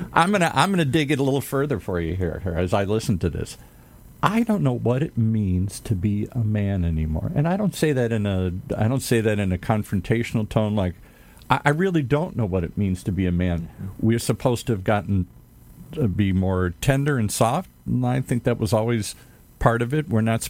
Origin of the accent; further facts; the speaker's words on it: Midwest, United States; the code that I grew up in the Midwest.